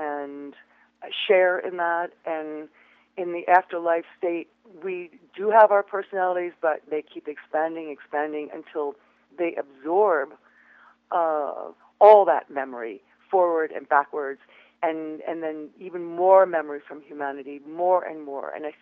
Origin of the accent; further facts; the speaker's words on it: East Coast, United States; born there; from very early on, I was born on the East Coast